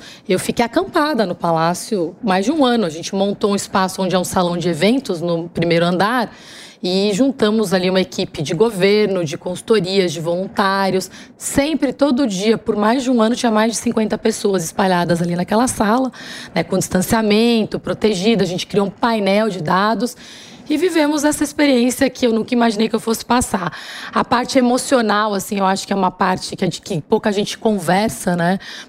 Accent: São Paulo, Brazil; born there; now in Alto de Pinheiros, Brazil; Porque hoje eu moro em Alto de Pinheiros, que é mais ou menos 20 quilômetros de onde eu nasci.

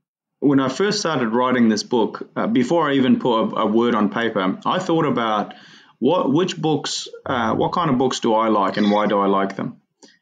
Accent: Sangjoy, Ghazni, Afghanistan; when I was writing that particular passage about growing up in Sangjoy, a little village there in Ghazni province

